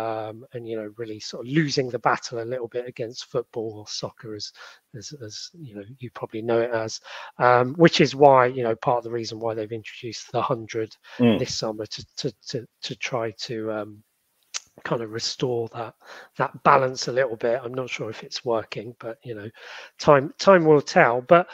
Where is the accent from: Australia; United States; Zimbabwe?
Australia; I can feel that pain as an Australian, if you're an Australian cricket fan wanting to see Australia play in Bangladesh